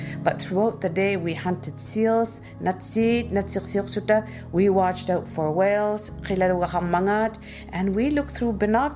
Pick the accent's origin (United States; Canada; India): Canada; Resolute Bay, Nunavut; moved away as an adult; now in Iqaluit, Canada; Though I'm originally from Khaosuituk or Resolute Bay in the high Arctic, where it's 24 hours of darkness in the winter and then 24 hours of sunlight in the summer, I moved to Iqaluit, which is the capital city of Nunavut, when I was just 20 years old